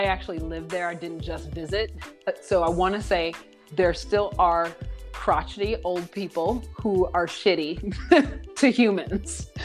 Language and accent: English; Chicago, Illinois, United States; And I'm a house head growing up in Chicago.